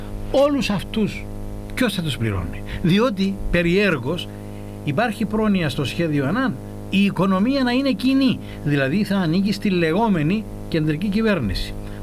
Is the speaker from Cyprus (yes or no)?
yes; Yialousa, Famagusta District, Cyprus; να πάω στο χωριό μου, στη Γιαλούσα